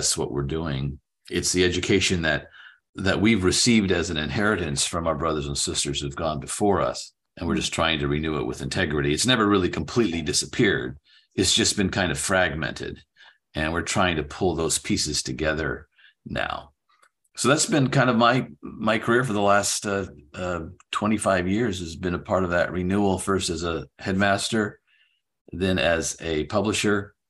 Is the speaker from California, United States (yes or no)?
yes; California, United States; born there; also born or lived in Asia; now in Pennsylvania, United States; I was born in California. I grew up in a military family, spent about 11 years overseas before I was 17 in Asia.